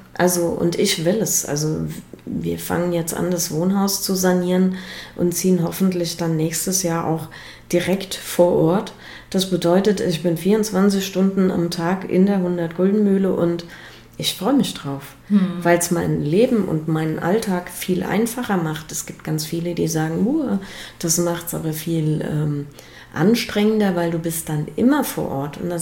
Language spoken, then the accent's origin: German; Appenheim, Rhineland-Palatinate, Germany; born or raised there